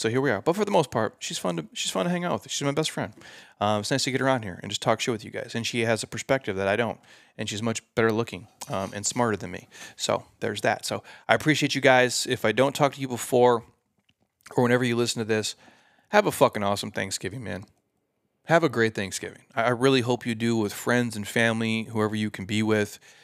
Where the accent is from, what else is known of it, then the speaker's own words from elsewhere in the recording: United States; So I'm an American. America, bro.